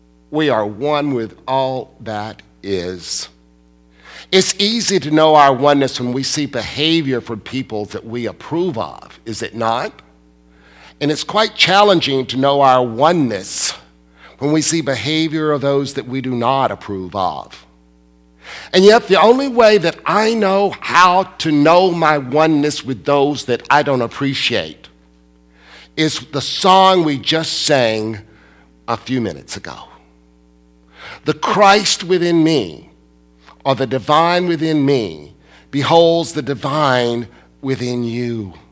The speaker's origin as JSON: {"language": "English", "region": "Alabama", "country": "United States", "said": "And you see, I'm from Alabama. Selma, Alabama. I lived less than 75 miles from Selma, Alabama."}